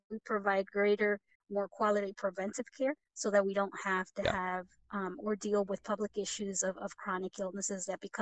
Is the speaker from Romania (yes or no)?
no; Georgia, United States; I grew up on Buford Highway and went to Cross Keys for high school.